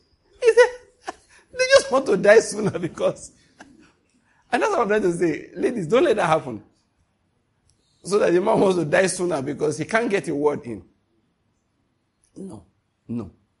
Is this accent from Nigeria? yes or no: yes; Ondo, Nigeria; I went home to see my mom because the person, I'm from Ondo State, so I went to see my mom.